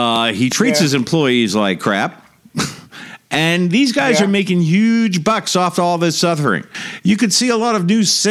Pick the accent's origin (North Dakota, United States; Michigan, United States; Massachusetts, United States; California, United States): Massachusetts, United States; Massachusetts, my hometown, 6,226.